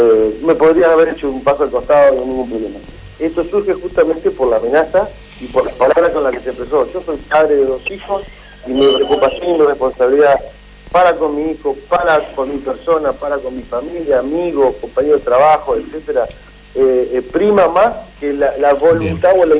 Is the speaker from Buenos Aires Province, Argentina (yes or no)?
no; Paraná, Entre Ríos, Argentina; Yo soy de Paraná y viví en Paraná.